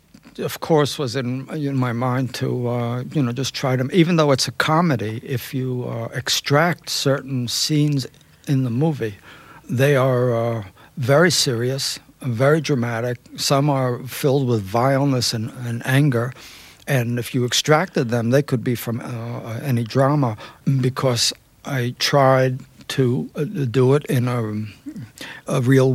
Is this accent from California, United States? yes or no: no; Brooklyn, New York, United States; I said, does the guy know that I'm a Jew from Brooklyn?